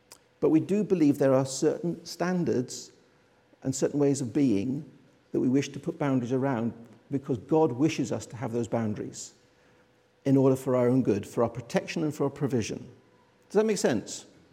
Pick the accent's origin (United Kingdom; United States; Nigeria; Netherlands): Netherlands; as a child growing up in Holland, living in a seamen's club